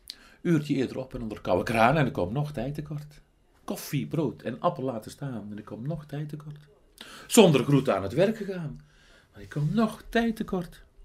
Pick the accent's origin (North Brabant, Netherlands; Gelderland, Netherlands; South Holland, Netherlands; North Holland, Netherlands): North Brabant, Netherlands; Heeswijk-Dinter; also born or lived in Tilburg / Vught; geboren en getogen in Heeswijk-Dinter. Ik ben een Heeswijkenaar. En van heel mijn leven heb ik 6 jaar ergens anders gewoond. 1 jaar in Tilburg en 5 jaar in Vught. En anders altijd hier, lekker in Heeswijk.